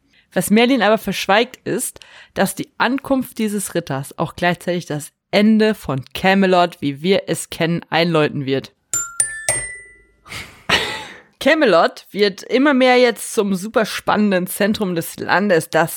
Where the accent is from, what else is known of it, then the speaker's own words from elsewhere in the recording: North Rhine-Westphalia, Germany; Scherz, ich komme ja auch aus Westfalen.